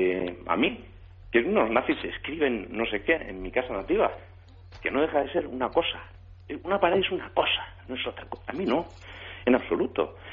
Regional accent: Basque Country, Spain; yo soy más vasco que todos ellos. No conozco un solo antecedente mío que no lo sea.

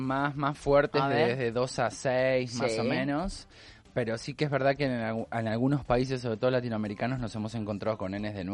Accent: Jerez de la Frontera, Andalusia, Spain; Yo soy de Jerez de la Frontera.

